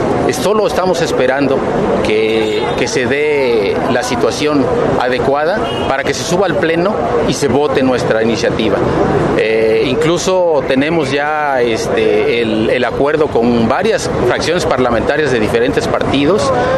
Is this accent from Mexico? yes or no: yes; Mexico; porque tenemos una identidad como mexicanos en ese aspecto